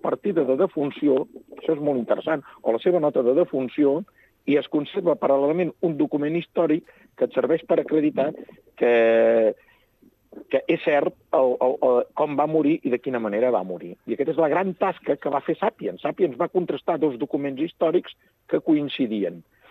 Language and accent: Catalan; Catalonia, Spain; sobretot la gent de la meva comarca, el Baix Camp, que sovint som propers al Priorat